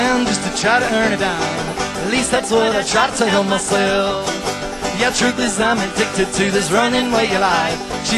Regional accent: Texas, United States; We're from Texas. We are so happy to be here, man.

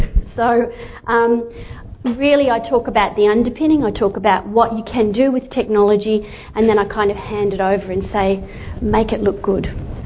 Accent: Victoria, Australia; I worked for 20 years in the vet sector in Victoria. I am from Victoria.

